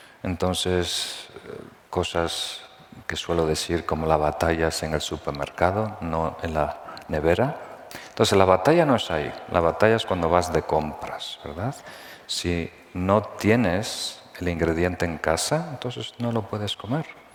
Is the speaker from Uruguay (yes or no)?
yes; Uruguay; born there; also born or lived in Nepal; yo me nací en Uruguay, ¿verdad? Y ahí se come carne siempre, ¿verdad?